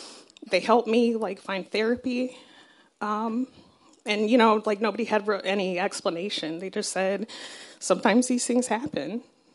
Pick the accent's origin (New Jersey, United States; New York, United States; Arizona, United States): Arizona, United States; Like, my husband grew up in Baltimore. I grew up in Southern Arizona.